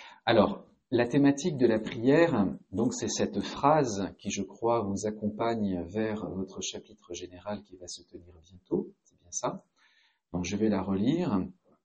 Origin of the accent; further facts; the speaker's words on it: Grand Est, France; je peux vous dire que je suis alsacien.